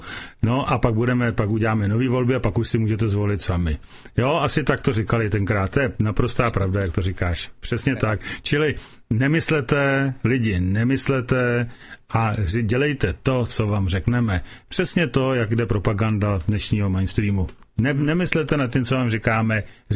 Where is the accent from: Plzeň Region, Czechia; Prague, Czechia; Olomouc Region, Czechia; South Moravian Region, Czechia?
Plzeň Region, Czechia; Plzeň; protože jsem tady z Plzně, že jo, a ten radar měl být tady v Brdech kousek od Plzně.